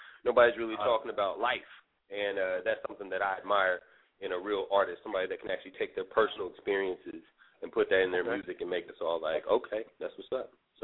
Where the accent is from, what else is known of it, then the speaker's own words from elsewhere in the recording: Midwest, United States; they're from Midwest, so I'm from Midwest